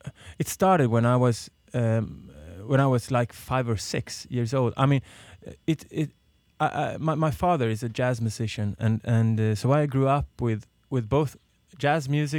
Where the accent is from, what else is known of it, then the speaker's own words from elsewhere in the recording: Sweden; I'm from Sweden, and I'm on tour in the U.S. for the first time, actually.